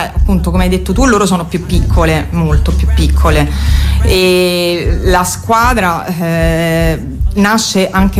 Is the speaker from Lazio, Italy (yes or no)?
yes; Rome, Lazio, Italy; io sono cresciuta a Roma